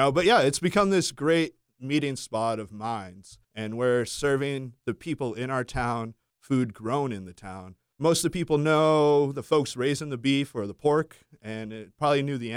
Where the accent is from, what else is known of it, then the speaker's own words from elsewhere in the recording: Dennisport, Massachusetts, United States; Oh, yeah. I grew up in Dennisport.